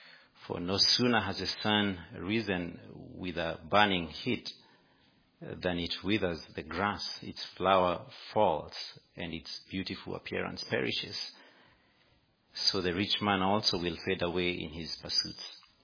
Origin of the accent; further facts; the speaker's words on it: Kenya; English is a second language; I come from Africa, and that's in Kenya, and I'm a student at Queenville Seminary.